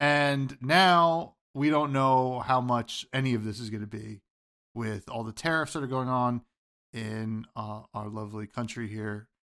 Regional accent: United States; I came over to them, I was like, I'm American, so sorry for me.

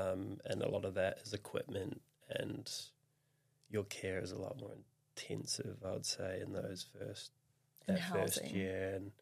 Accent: New Zealand; now in Australia; As a Kiwi, like, you come over here, you have this understanding or perception that we're kind of like brother, sister

